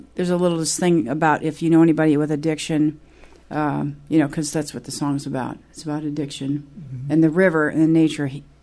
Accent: Auburn, United States; Yeah, I grew up in Auburn, so

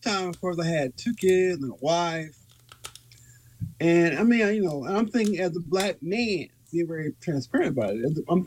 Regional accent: Los Angeles, California, United States; Well, I grew up in South Central L.A. A lot of poverty.

